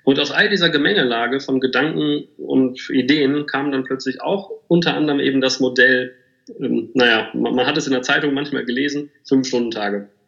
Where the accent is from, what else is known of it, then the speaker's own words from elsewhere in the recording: Bielefeld, North Rhine-Westphalia, Germany; born there; ich bin erstmal bin ich geborener Bielefelder